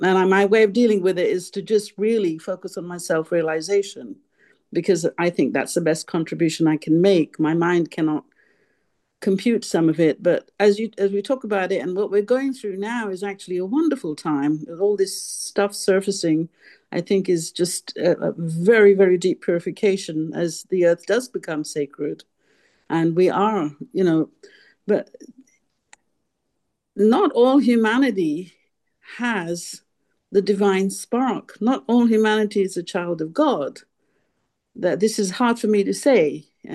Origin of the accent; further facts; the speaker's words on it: England, United Kingdom; born there; I was raised as a Hindu. I'm Indian, born in England.